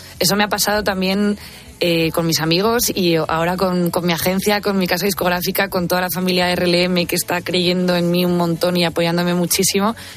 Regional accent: Getxo, Basque Country, Spain; yo soy del País Vasco, soy de Getxo, uh-huh. de un pueblo de costa maravilloso

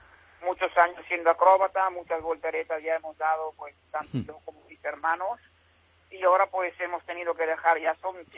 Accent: Italy; Pues como buen italiano soy supersticioso

